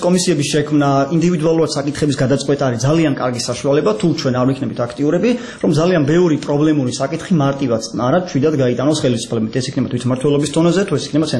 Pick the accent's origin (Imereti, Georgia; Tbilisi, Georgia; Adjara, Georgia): Adjara, Georgia; Batumi; moved away; და რეალურად მე ბათუმში დავიბადე, გავიზარდე, როცა მიწეს პერიოდულად ჩასვლა სამთვეში იქ ოთხეში ერთხელ ხედავ რა სწრაფად იცვლება ქალაქი